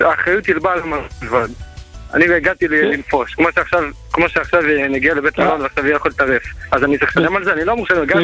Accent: Ashdod, Southern District, Israel; אני מאשדוד.

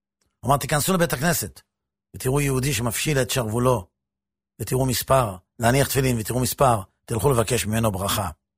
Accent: Netanya, Central District, Israel; כשאני גדלתי בנתניה, הייתה לי הרגשה שכולם ניצלו בשואה, בתור ילד.

